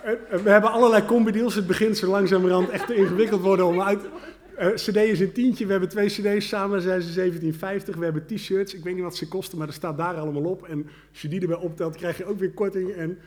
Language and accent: Dutch; Netherlands; want we zijn Nederlanders, dus we zijn gek op gratis dingen